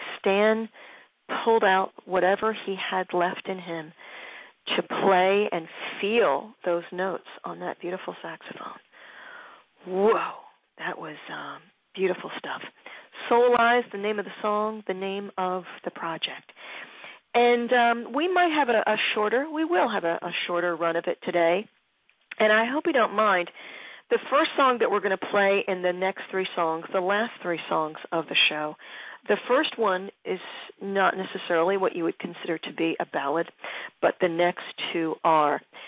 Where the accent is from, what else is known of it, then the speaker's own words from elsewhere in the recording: Philadelphia, Pennsylvania, United States; the kind of songs that we remember certainly growing up in Philly back in the late 50s, early 60s.